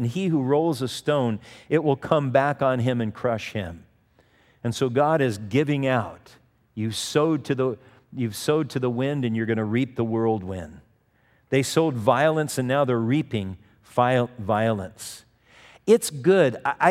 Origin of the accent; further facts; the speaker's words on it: Manhattan Beach, California, United States; I know that when I was a kid, I grew up in Manhattan Beach and in Southern California.